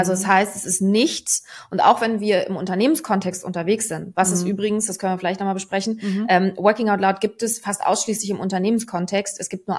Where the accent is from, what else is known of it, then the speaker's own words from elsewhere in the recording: Berlin, Germany; now in Hamburg, Germany; Ich bin Berlinerin im Herzen und zugezogene Hamburgerin. Früher war für mich nicht klar, was der Unterschied zwischen Heimat und Zuhause ist. Heute weiß ich es auf jeden Fall. Berlin ist meine Heimat und Hamburg ist mein Zuhause.